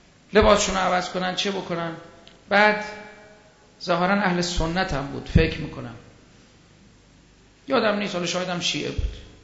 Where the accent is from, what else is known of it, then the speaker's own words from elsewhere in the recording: Iran; ما ایرانی هستیم